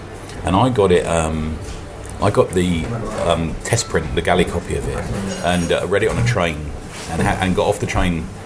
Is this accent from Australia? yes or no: no; United Kingdom; Which is interesting for us as British comic readers because that's our bread and butter.